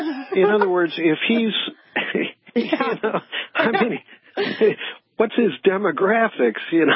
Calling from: San Francisco, California, United States; Well, hi, doctor. I'm out in San Francisco.

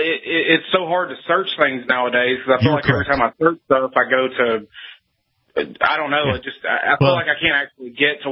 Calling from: Tennessee, United States; Tennessee.

